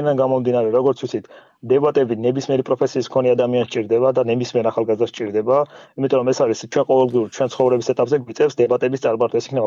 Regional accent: Kobuleti, Adjara, Georgia; ზოგადად მე ქობულეთის მუნიციპალიტეტიდან ვარ.

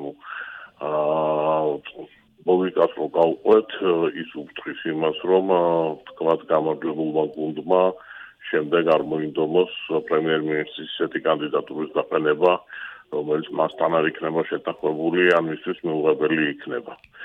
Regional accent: Racha-Lechkhumi and Kvemo Svaneti, Georgia; მინდა ცოტა ნაგვიანებით, მაგრამ რაჭველი ვარ

